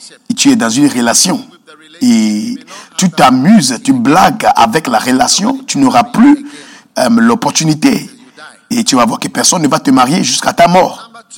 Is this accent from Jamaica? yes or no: yes; Jamaica; Comme nous venons de Jamaïque et les Caraïbes, j'ai vu les îles.